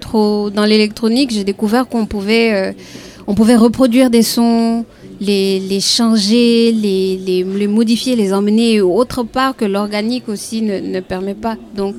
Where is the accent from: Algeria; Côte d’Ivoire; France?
Côte d’Ivoire; en tant qu'ivoirienne, je dis toujours que j'ai la chance d'être dans une société qui est matriarcat.